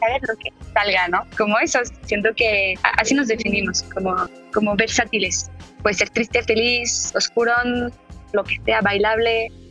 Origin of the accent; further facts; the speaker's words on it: France; Spanish is a second language; yo soy francesa. Y como que es parte de mi cultura, ¿no? Como escuchar mucha música francesa